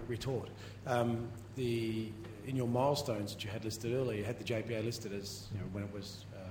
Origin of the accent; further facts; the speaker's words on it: Australia; I'm from Oz Registry International from Australia.